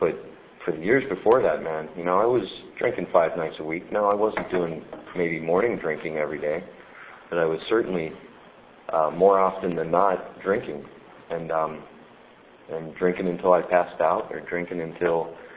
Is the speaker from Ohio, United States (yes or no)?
yes; Cincinnati, Ohio, United States; And I'm from Cincinnati, Ohio. I got sober in Cincinnati 8.5 years ago.